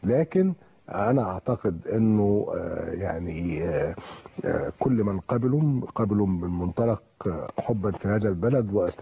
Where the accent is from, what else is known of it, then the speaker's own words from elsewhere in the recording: Egypt; أنا مصري معجون بتراب هذه البلد، وجدودي عاشوا هنا، وأولادي وأحفادي هيعيشوا هنا